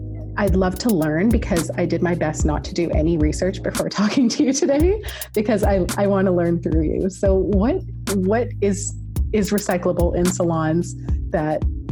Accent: British Columbia, Canada; we're Canadian and we're in British Columbia, Canada.

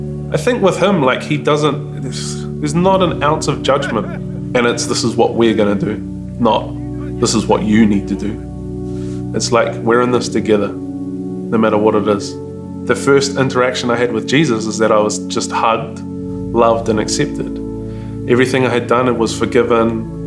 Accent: Whakatane, Bay of Plenty, New Zealand; I'm from Whakatane.

